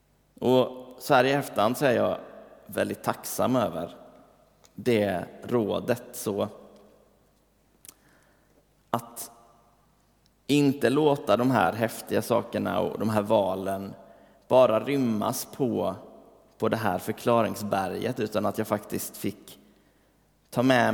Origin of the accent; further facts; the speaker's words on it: Rydaholm, Jönköping County, Sweden; vad liksom Rydaholm har för plats i mitt liv och vem hade jag varit om jag inte hade varit därifrån och sådär. Jag hade en väldigt trygg och fin uppväxt där.